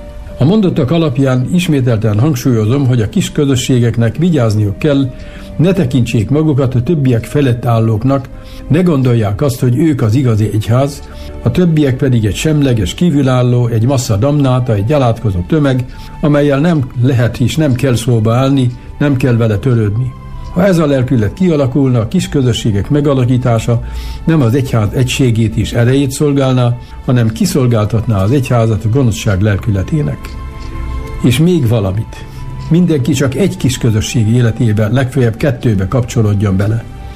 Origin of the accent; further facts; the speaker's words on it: Jász-Nagykun-Szolnok, Hungary; Én falun nőttem fel, Szolnoktól nem messzire, de ez egy egészen különleges adottságú falu volt.